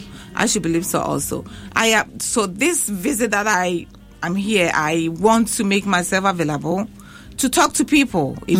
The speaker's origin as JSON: {"language": "English", "country": "Ghana", "said": "So me being a Ghanaian, I just want to reach out to my community and give it back to society."}